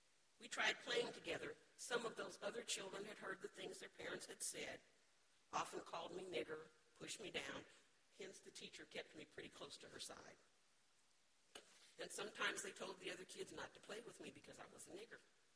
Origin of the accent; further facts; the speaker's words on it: Topeka, Kansas, United States; I was born and raised in Topeka, Kansas.